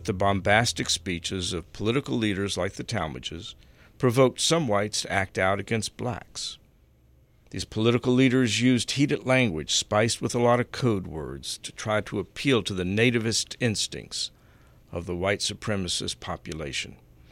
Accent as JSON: {"language": "English", "region": "the South", "country": "United States", "tie": "born or raised there", "said": "Now, I grew up in the South, and I saw this."}